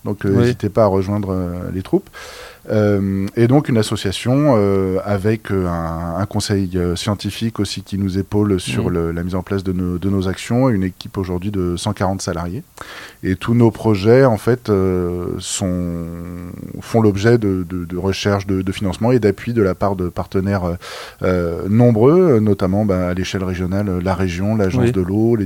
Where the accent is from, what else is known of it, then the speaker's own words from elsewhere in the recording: Brittany, France; Donc moi, je suis breton.